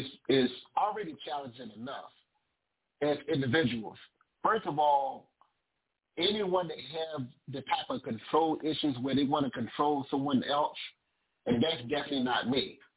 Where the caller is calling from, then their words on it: Philadelphia, Pennsylvania, United States; I'm actually calling from Philly tonight.